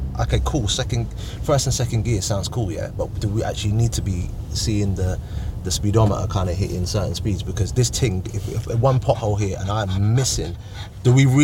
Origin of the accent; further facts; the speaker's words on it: Edinburgh, Scotland, United Kingdom; I put it back to growing up in the Holyrood council estate and understanding the value of things and being able to just have that humble beginnings